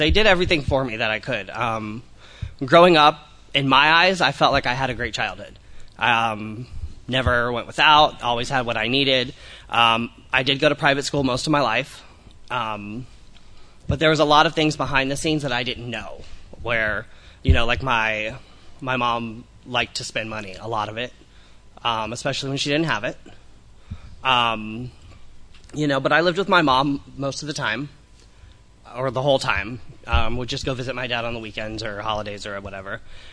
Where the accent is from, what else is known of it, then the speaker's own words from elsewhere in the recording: Tampa, Florida, United States; moved away; So I was born in Florida. I lived there most of my life until about 6 years ago, 5 years ago. In Tampa, born and raised there.